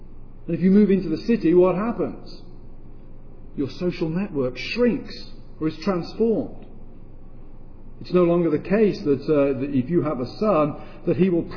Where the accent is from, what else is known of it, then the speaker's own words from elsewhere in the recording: United Kingdom; I'm British, not German.